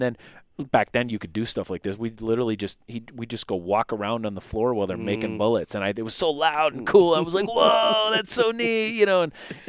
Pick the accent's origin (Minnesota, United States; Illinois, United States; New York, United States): Minnesota, United States; Nowthen; I'm from Nowthen, which is, you know, just outside of Anoka. My grandparents, my grandpa, you know, was born and raised in Anoka. And, you know, he's born in 1911, right? So he's, you know, my family roots goes back before